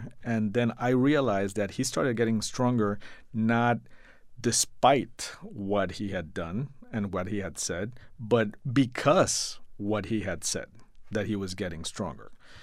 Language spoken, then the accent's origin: English; Mexico City, Mexico; moved away as an adult; now in United States; Well, I'm from Mexico City. You know, I was born and raised there. I moved to the States when I was 21. So, you know, I feel Mexican first. I've been in the States for almost 25 years now. So, and I became an American citizen last year.